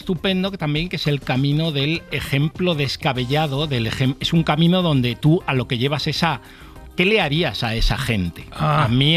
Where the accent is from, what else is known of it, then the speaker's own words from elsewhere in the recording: Madrid, Community of Madrid, Spain; O sea, yo soy madrileño, pero poco sociable.